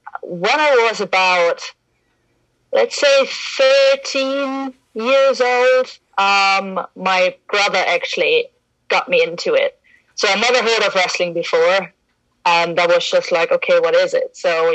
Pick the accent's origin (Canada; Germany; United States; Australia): Germany; English is a second language; now in United Kingdom; Just to clarify something, I just live in the UK, so I'm actually German, so I'm not English.